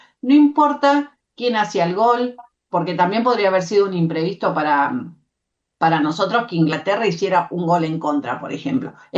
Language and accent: Spanish; Argentina; Como argentinos ya sabemos que tenemos esa capacidad de poder observar y en el momento poder actuar